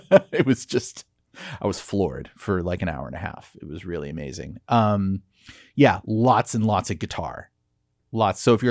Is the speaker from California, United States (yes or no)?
yes; Laguna Beach, California, United States; Yeah, I'm from Laguna, Dana Point.